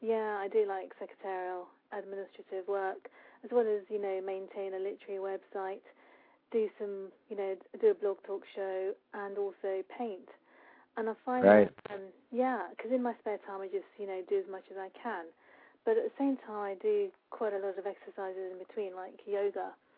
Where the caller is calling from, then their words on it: London, United Kingdom; I'm calling from the UK.